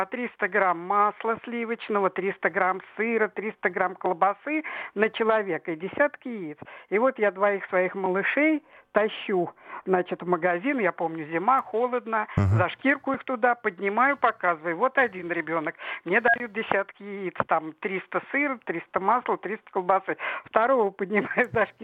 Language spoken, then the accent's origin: Russian; Moscow, Russia; я вот коренная москвичка